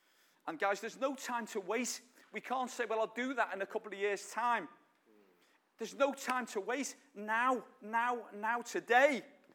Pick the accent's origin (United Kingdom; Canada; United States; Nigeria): United Kingdom; And we're British, we're a bit like that.